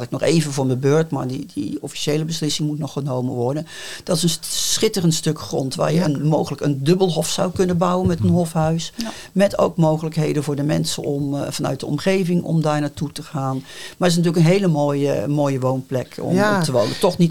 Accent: Rotterdam, South Holland, Netherlands; now in Sommelsdijk, Netherlands; Ik ben van oorsprong een overkanter. Ik kom uit Rotterdam, maar ik woon hier inmiddels al 37 jaar.

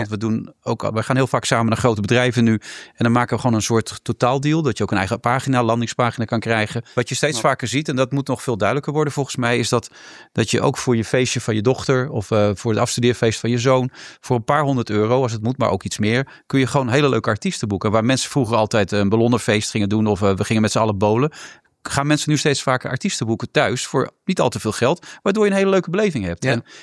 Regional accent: The Hague, South Holland, Netherlands; Ik ben zelf ook uit Den Haag.

